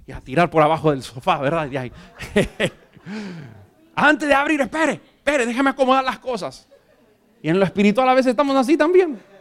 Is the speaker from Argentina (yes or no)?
yes; Argentina; Sí, me acordé de mi tierra argentina.